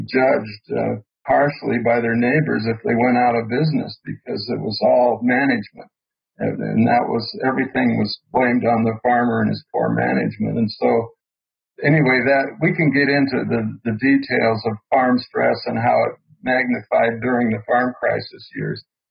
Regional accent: Montana, United States; I was born in Montana and raised on a farm that our family lost in 1948 to a foreclosure

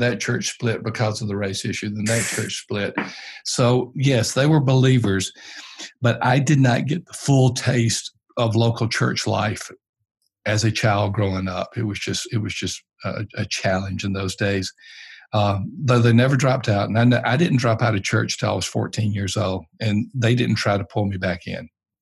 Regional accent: Union Springs, Alabama, United States; The place where I was born and raised, a little town called Union Springs, and Union Springs is at kind of a point between Selma, Alabama, Tuskegee, Alabama, and Montgomery, Alabama

